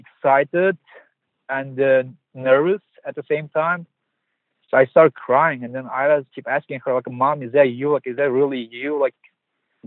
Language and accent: English; Wuljia, Xinjiang, China; there is like 3-digit area code, like which is my hometown of Wuljia.